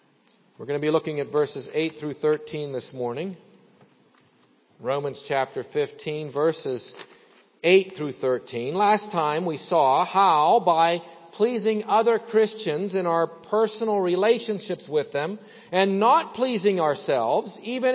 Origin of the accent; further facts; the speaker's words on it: Salzburg, Austria; When I grew up in Salzburg, I lived in town